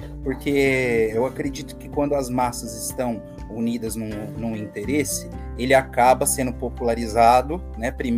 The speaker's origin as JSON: {"language": "Portuguese", "region": "São Paulo", "country": "Brazil", "said": "Eu vou dar o exemplo que eu sou paulistano, não moro mais em São Paulo."}